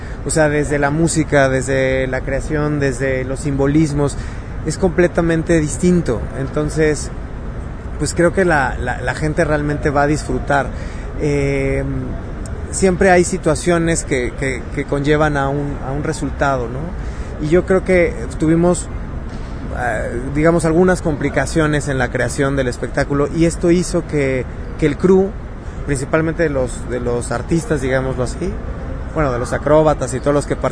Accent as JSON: {"language": "Spanish", "country": "Mexico", "said": "creo que está muy interesante como mexicano, ver cómo nos representa una compañía de esta magnitud"}